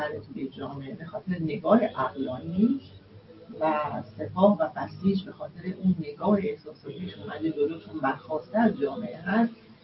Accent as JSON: {"language": "Persian", "town": "Abadan", "region": "Khuzestan", "country": "Iran", "tie": "born or raised there", "said": "من خودم بچه اون خطه هستم، بچه آبادان هستم"}